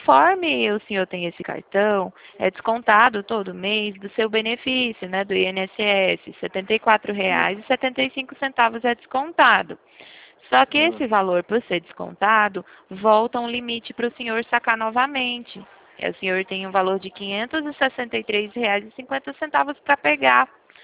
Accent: Piracicaba, São Paulo, Brazil; eu sou daqui de Piracicaba mesmo.

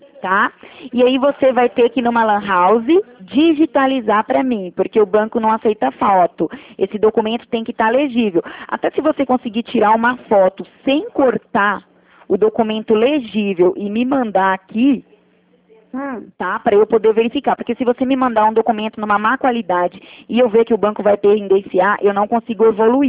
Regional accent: Curitiba, Paraná, Brazil; E eu sou daqui de Curitiba.

